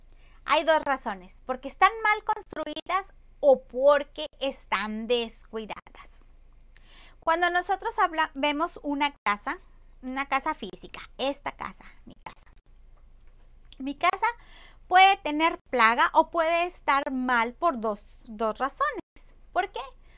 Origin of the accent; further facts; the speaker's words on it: Monterrey, Nuevo León, Mexico; Somos, en Monterrey, la ciudad que más Coca-Cola consume a nivel mundial.